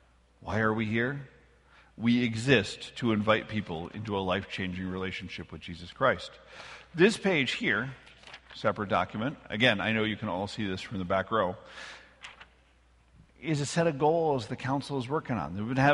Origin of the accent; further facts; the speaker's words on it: Minnesota, United States; Where I grew up in Minnesota, all those Germans were met by priests, and they spoke their language